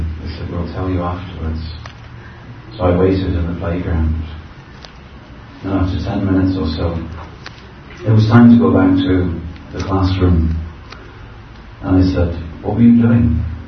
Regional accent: London, United Kingdom; I'm from London

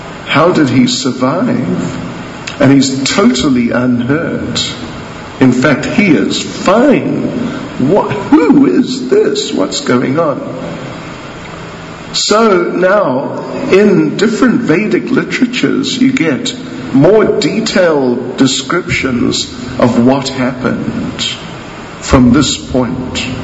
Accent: Chatsworth, KwaZulu-Natal, South Africa; In Chatsworth, we call this giving a person a what happened. See, I'm from Chatsworth.

